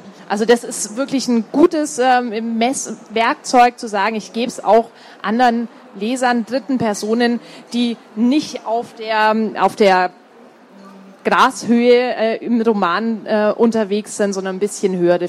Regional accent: Munich, Bavaria, Germany; Also ich komme aus München

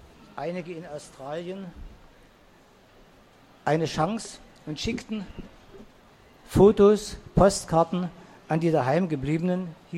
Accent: Dresden, Saxony, Germany; Aus Zorn über dieses Zerrbild meiner Heimatstadt

